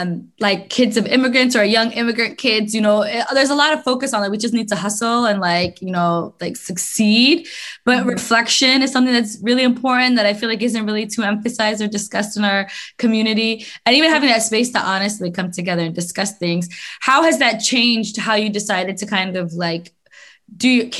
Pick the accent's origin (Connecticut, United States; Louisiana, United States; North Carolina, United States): Connecticut, United States; I grew up in Connecticut, so...